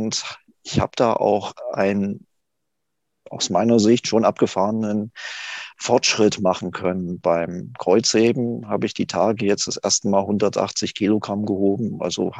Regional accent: Ilmenau, Thuringia, Germany; Ich komme aus Ilmenau, das ist in Thüringen.

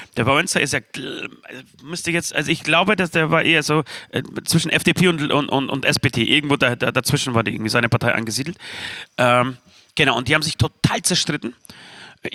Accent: Poland; now in Germany; Darf ich als Pole sagen, dass ich stolz auf unser Land, auf unser Deutschland bin?

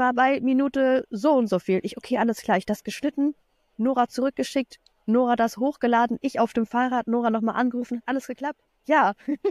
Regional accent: Germany; moved away as an adult; Ich bin ja privilegiert in Deutschland aufgewachsen und habe keinen Akzent.

